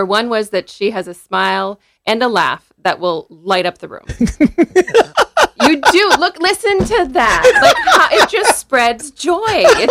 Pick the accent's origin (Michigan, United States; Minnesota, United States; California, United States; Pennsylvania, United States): Minnesota, United States; Minnesota.